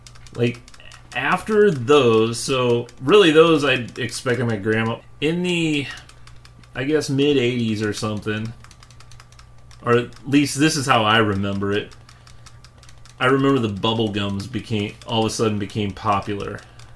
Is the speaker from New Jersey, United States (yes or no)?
no; St. Louis, Missouri, United States; so we're from St. Louis. St. Louis Cardinals have always been a big thing.